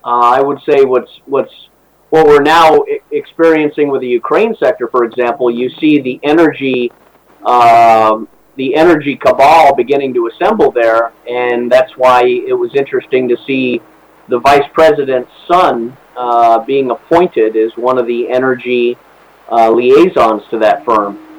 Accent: Scotland, United Kingdom; born there; I was born in Scotland. I have family in Britain

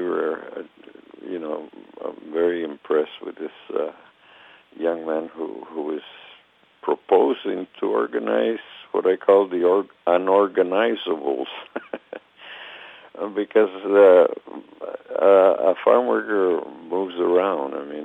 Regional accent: Fowler, California, United States; one of the organizers and I grew up together in Fowler, California.

